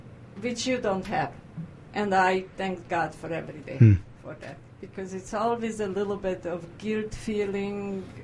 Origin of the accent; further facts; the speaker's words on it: Hungary; moved away; you cannot completely wipe off the memories and the growing up in Hungary.